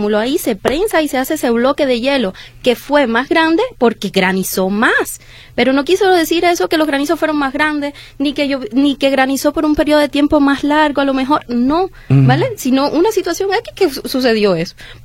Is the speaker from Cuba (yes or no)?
yes; Cuba; now in Mexico; Aunque yo intento hablar bien mexicano, pero no, todavía se sale. Soy cubana.